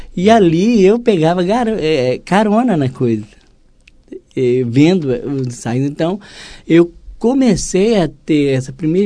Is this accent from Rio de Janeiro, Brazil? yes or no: no; Belo Horizonte, Minas Gerais, Brazil; Sou nascido em Belo Horizonte, né? Sou de Belo Horizonte e, assim, passei minha vida inteira, assim, minha infância e até adolescência e tudo, lá na região de Minas, bebendo da cultura de Minas, né?